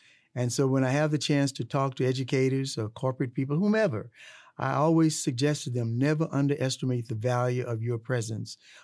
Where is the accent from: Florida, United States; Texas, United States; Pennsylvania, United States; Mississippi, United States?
Mississippi, United States; And I really cried, Corey, because I remembered my life growing up in the Mississippi Delta.